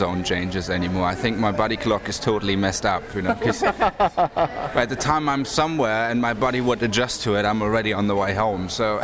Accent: East Germany, Germany; English is a second language; And since I grew up in East Germany, they made me playing all those East German folk songs.

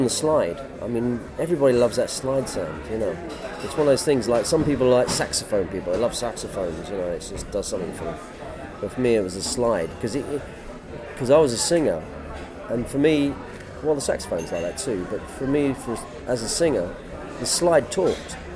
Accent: Jersey; leader of Jersey, where I come from, originally in Channel Islands.

